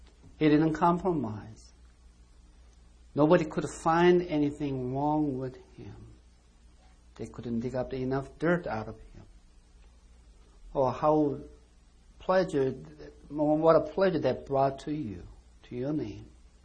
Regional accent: South Korea; Some of you can tell I'm from other country, and some of you think that I'm from Italy. No, I'm not from Italy. I'm from South Korea.

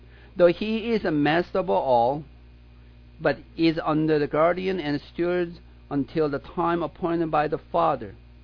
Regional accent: United States; I'm not a Korean-American or Swedish-American. I'm an American.

